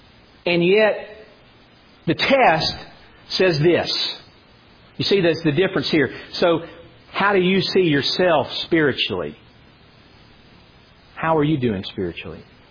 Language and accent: English; United States; But we grew up in America. All of us who grew up in America grew up in a culture that it was relatively easy, relatively so, to profess faith in Christ.